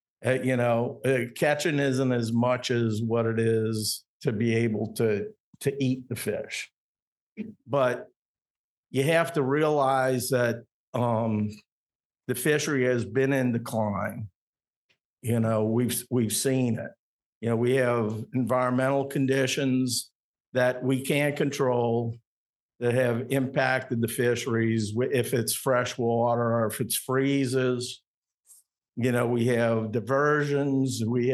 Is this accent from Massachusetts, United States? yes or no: no; New Orleans, Louisiana, United States; You know, I'm a lifelong resident of Louisiana. I grew up in New Orleans fishing Lake Pontchartrain. We had a place in Hopedale.